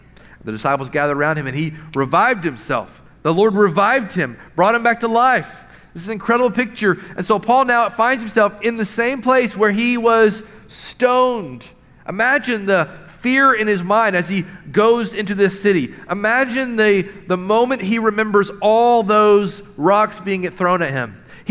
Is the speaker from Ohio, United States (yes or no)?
no; Knoxville, Tennessee, United States; we grew up in Knoxville together.